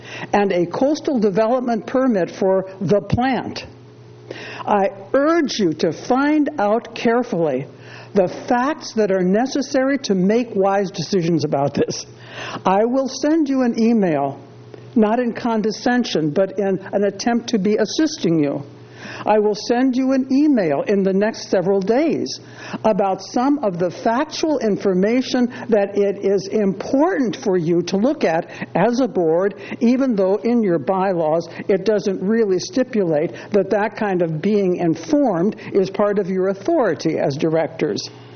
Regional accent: Cambria, California, United States; from Cambria, California

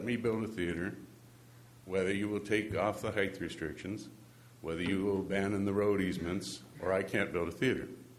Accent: Atascadero, California, United States; This is good for Atascadero. I've lived here for 28 years. This is my hometown.

